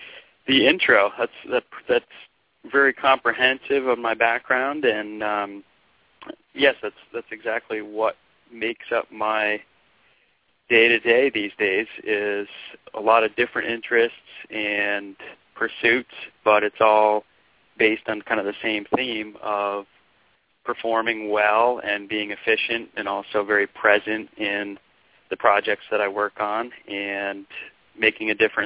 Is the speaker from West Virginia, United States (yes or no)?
no; Vermont, United States; Well, growing up in Vermont, we didn't have a whole lot to do except for play sports.